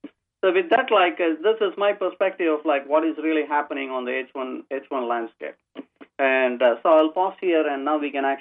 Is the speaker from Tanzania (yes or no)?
no; India; now in United States; I'm from India, and I basically came to this country about in the early 1980s.